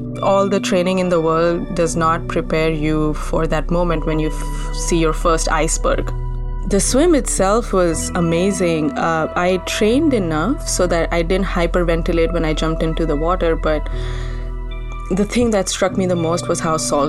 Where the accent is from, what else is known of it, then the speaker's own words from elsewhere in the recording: India; I'm from India.